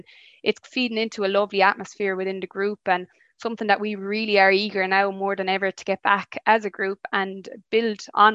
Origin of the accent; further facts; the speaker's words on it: Clonoulty, Munster, Ireland; growing up in Clune in Clonolty